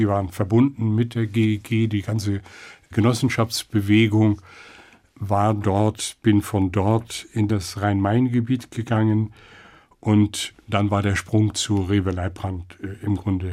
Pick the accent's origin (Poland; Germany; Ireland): Poland; West Pomeranian Voivodeship; also born or lived in Szczecin; Ja, ich bin ja in Stettin geboren. Mit meiner Mutter habe ich aber in Hinterpommern bei den Großeltern gelebt.